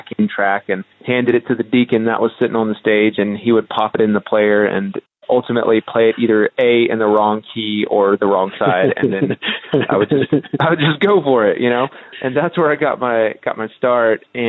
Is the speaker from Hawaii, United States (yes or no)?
no; South Carolina, United States; born there; So I was born in South Carolina.